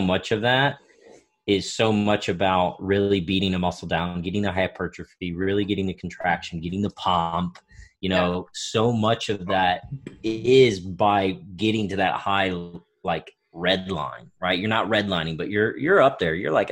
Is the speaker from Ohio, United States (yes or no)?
yes; Ohio, United States; I know from personal experience, I'm from Ohio. And so in Ohio, you know, it's cold 9 months out of the year.